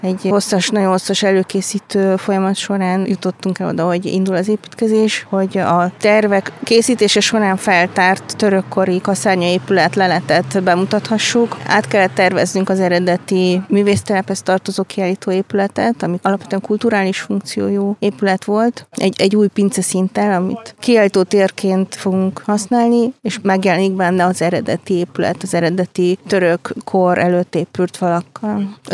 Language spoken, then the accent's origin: Hungarian; Szolnok, Jász-Nagykun-Szolnok, Hungary; Szolnokiként egyszerűen, tehát szívünk, lelkünk benne van ebben az épületben